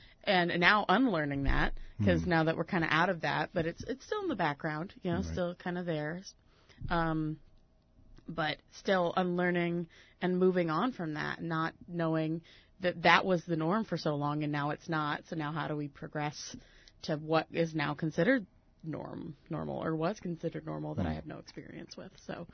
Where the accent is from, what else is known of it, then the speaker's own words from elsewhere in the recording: Midwest, United States; also born or lived in Sioux Falls, South Dakota; Well, I'm originally from, I consider the Midwest. I moved around a little bit, but I moved here from South Dakota, Sioux Falls, South Dakota, where I went to college, where my undergrad.